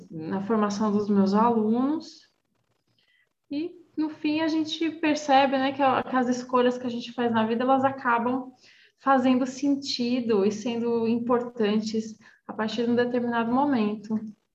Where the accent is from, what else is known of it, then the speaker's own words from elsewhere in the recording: São Caetano do Sul, São Paulo, Brazil; Fundação das Artes de São Caetano do Sul, que é a minha cidade natal, né? Eu sou do ABC, gente.